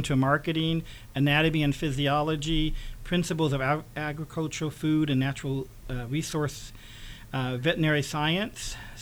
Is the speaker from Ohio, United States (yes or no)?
no; Indiana, United States; actually, I was born and raised up in Greene County, so it's almost home.